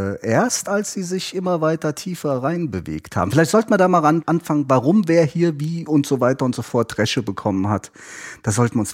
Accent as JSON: {"language": "German", "town": "Koblenz", "region": "Rhineland-Palatinate", "country": "Germany", "said": "Und im Dialekt sagt man auch immer noch Covalenz. Covalenz. Ich komme aus Covalenz."}